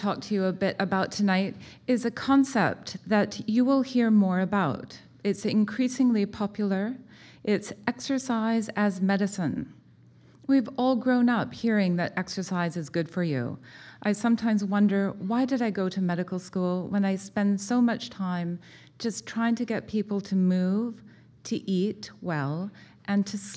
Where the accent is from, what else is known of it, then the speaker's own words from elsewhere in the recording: Edmonton, Alberta, Canada; And I grew up in Edmonton, and my father was a general surgeon there.